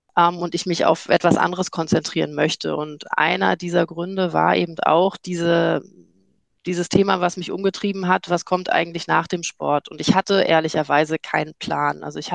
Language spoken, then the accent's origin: German; Schwerin, Mecklenburg-Vorpommern, Germany; Ich komme ursprünglich aus Schwerin, gebürtig, Mecklenburg-Vorpommern, für all die das sonst nicht so gut verorten können. Und wenn man als Mädchen in Schwerin aufwächst